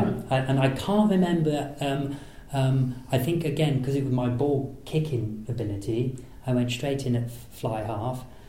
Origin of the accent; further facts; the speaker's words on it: Lydney, South West England, United Kingdom; born there; I was born in Lydney, believe it or not. My family originates from Chepstow